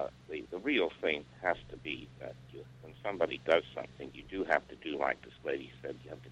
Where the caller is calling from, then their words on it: Grass Valley, California, United States; Grass Valley.